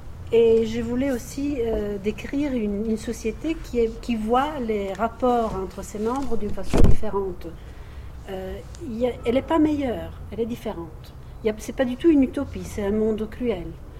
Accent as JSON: {"language": "French", "country": "Italy", "second_language": "French", "said": "Je suis italienne, voilà. Oui, je suis moyennement de langue française."}